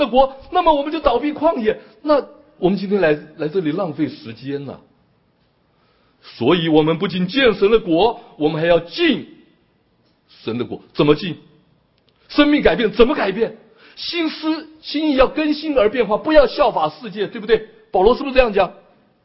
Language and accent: Chinese; China; now in United States; 你我从中国来到美国，是不是就成为美国人了？